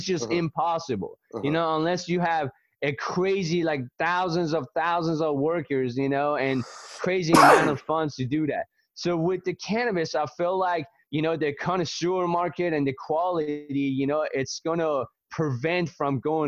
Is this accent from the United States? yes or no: yes; Atlanta, Georgia, United States; moved away; So I've decided to move from my hometown, Atlanta, Georgia, to come out in Southern Oregon